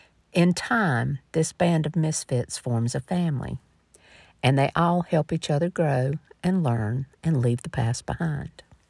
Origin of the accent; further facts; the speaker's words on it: South Carolina, United States; near Charleston, South Carolina, and the author manages to expertly bring to life the ambiance of my home state's low country.